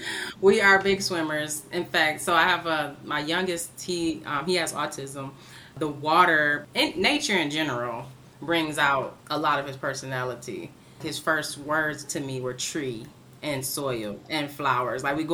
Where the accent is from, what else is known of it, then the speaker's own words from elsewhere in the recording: Detroit, Michigan, United States; Yeah, I grew up in Detroit.